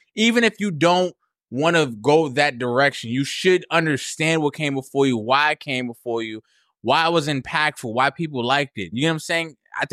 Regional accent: Southern United States, United States; Or like, I didn't care about … I'm from the South. I get it.

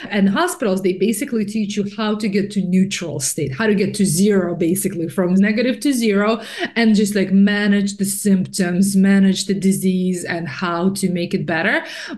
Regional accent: Russia; because I come from Russia, so all of my food came from gardens, beyond organic.

